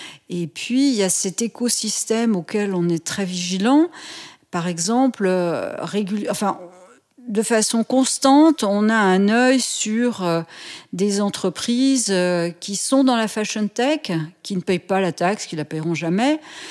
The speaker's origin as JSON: {"language": "French", "town": "Lyon", "region": "Auvergne-Rhône-Alpes", "country": "France", "tie": "born or raised there", "said": "Ils se sont installés à Lyon. Ils se sont installés à Lyon."}